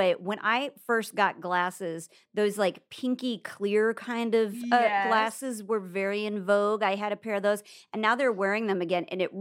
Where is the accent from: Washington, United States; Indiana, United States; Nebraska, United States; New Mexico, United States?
Nebraska, United States; Well, I'm from Nebraska.